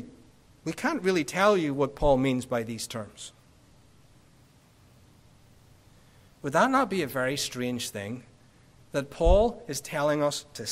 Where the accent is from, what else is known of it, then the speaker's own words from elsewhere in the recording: Ireland; I come from Ireland, and there's a long history of pubs and singing.